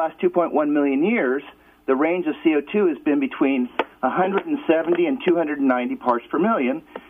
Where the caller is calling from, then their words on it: Garberville, California, United States; I'm in Garberville.